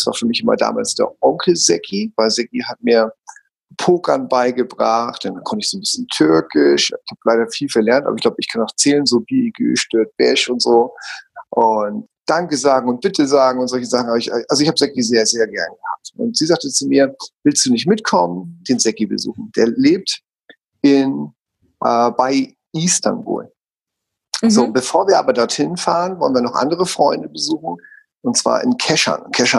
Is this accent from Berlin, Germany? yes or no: no; Hamburg, Germany; ich bin ja Hamburger Jung.